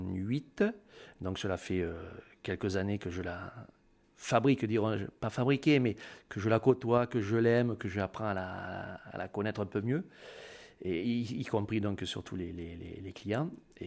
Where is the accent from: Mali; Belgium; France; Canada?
France; Limoges, Nouvelle-Aquitaine; born there; now in Marseille, France; donc. Je suis né à Limoges, d'origine périgourdine, et je suis un facteur à Marseille depuis 25 ans.